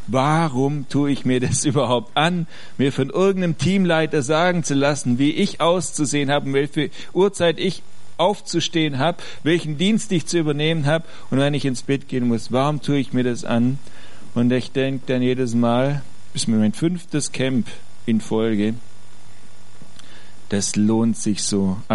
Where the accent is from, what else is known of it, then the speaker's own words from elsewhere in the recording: Ravensburg, Baden-Württemberg, Germany; Auf jeden Fall nehmt Grüße nach Ravensburg mit, gell, wenn ihr wieder in eure neue, meine alte Heimat fahrt, ans Oberschwäbische.